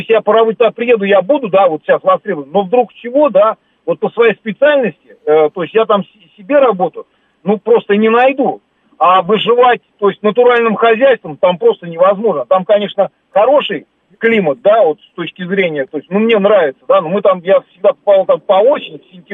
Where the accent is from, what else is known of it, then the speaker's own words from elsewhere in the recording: Moscow, Russia; Я сам коренной москвич